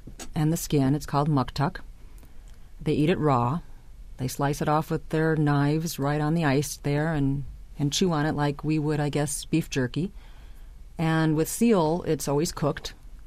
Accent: Chicago, Illinois, United States; And it was colder than anything I've ever felt, and I grew up in Chicago, so yes, it was very cold, even in summer.

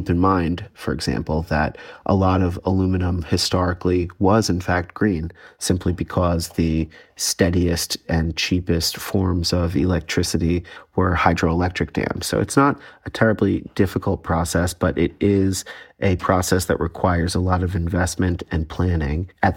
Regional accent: New York, United States; It's really quite clean, enviably clean from my perspective as a New Yorker.

